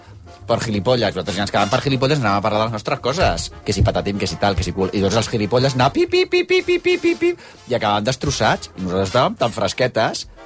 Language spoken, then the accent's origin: Catalan; L'Hospitalet de Llobregat, Catalonia, Spain; jo sóc de l'Hospital pensant... de Llobregat